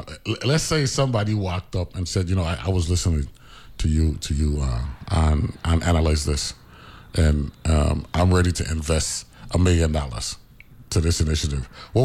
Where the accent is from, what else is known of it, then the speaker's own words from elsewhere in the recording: Harlem, New York, United States; born there; So I just tell them, I was born in Harlem. I got a built-in excuse, right?